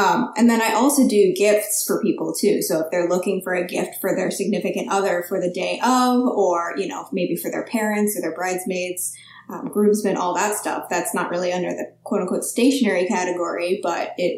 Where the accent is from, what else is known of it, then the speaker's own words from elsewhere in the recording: New York, United States; now in Raleigh, United States; I'm based in Raleigh, North Carolina, but I'm originally from New York.